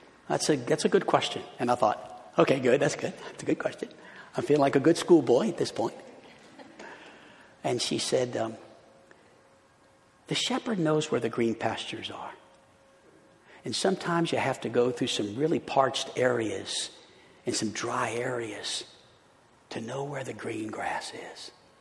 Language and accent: English; New Orleans, Louisiana, United States; also born or lived in Chicago / Los Angeles; I'm born and raised in New Orleans, went to school in Chicago, was a youth pastor in L.A.